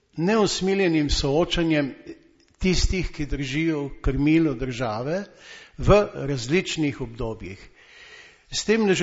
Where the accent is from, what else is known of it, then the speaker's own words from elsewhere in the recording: Ptuj, Drava, Slovenia; Jaz sem iz Ptuja doma, iz tiste podravske regije, ki beleži skoraj 19 oziroma od 17 do 19% brezposelnost.